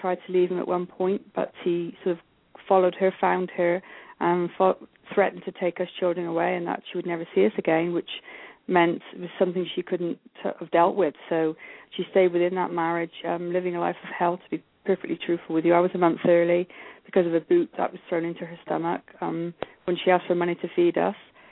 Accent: England, United Kingdom; Okay, I grew up in England, as I said, as I'm calling from. I moved around the country quite a bit because my parents moved around quite a bit.

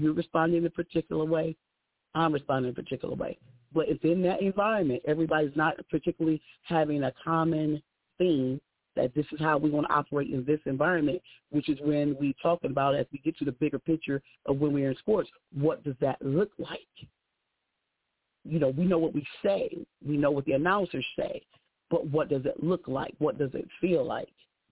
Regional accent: Connecticut, United States; But that is because I grew up in Connecticut.

